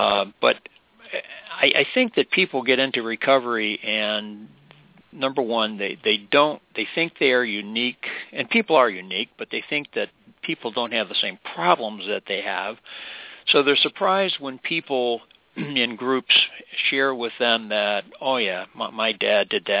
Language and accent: English; Texas, United States; Well, David, I grew up in Texas, in the South, in the late 50s, early 60s